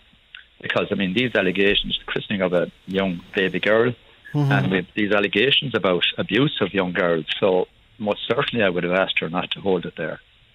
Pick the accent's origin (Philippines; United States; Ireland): Ireland; Connacht; I'm from Mayo. My wife's from Galway, so we know the place well.